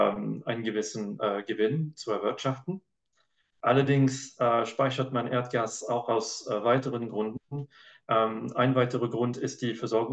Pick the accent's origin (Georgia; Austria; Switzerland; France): France; also born or lived in United Kingdom; now in Germany; ich bin in Großbritannien geboren, in Frankreich zur Schule gegangen, habe dann wieder in England Physik und Energiepolitik studiert und habe dann in Deutschland angefangen zu arbeiten.